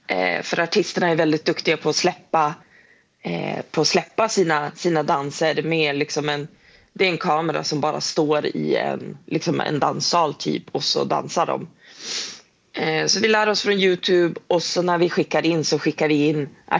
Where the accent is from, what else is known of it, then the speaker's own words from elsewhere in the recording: Umeå, Västerbotten County, Sweden; Alltså, vi är från Umeå.